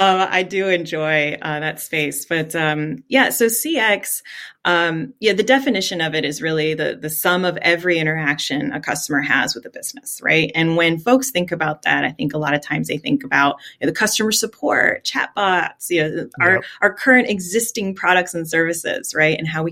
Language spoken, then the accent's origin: English; Miami, Florida, United States; English is a second language; I grew up in Miami. I'm off Calle Ocho. I was actually an ESOL kid, so English is my second language. And I'm the daughter of immigrants, you know.